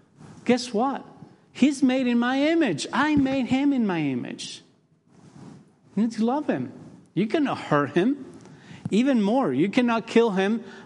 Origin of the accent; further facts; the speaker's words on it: Uruguay; English is a second language; my wife is from the States. I'm from Uruguay.